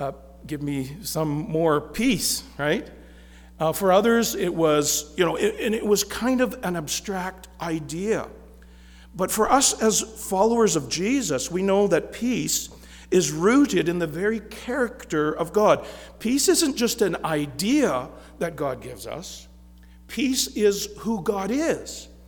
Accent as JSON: {"language": "English", "region": "British Columbia", "country": "Canada", "tie": "born or raised there", "said": "I grew up on Vancouver Island."}